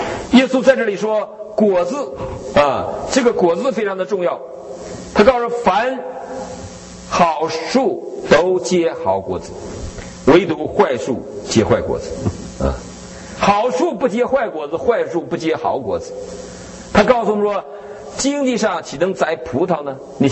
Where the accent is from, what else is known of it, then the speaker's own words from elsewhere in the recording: Northeast China, China; 这有点像我们东北人，东北人都是羊毛朝外的